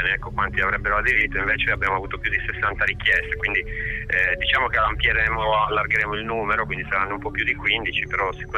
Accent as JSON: {"language": "Italian", "town": "Nuoro", "region": "Sardinia", "country": "Italy", "tie": "born there", "moved": "as an adult", "lives_now": "Milan, Italy", "said": "Sì, sono nato a Nuoro, e mi sono trasferito a Milano per studiare e poi per lavorare."}